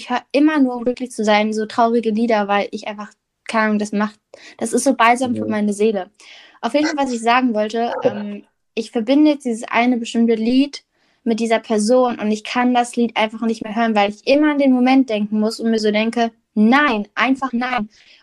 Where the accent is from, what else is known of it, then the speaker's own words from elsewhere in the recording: Germany; born there; ich bin nämlich Kroatin, also ich wurde hier in Deutschland geboren, aber meine beiden Eltern kommen daher.